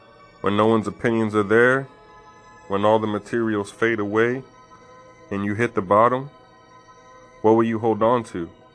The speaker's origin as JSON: {"language": "English", "town": "Hollywood", "region": "Florida", "country": "United States", "tie": "born or raised there", "said": "I'm from Hollywood, Florida, born and raised. I've traveled to many lands already."}